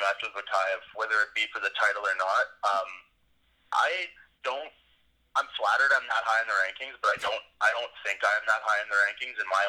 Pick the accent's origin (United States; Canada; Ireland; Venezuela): Canada; Montreal, Quebec; Even the Montreal crowd was good. I mean, I'm the hometown guy there, since I'm fighting an American.